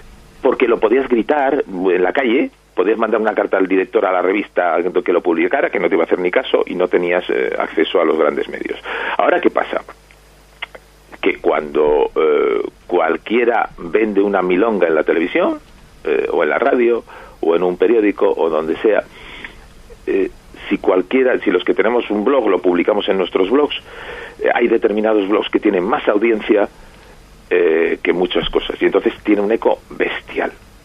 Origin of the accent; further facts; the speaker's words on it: Bilbao, Basque Country, Spain; Somos los dos de Bilbao y nos tuvimos que ir a Sevilla para conocernos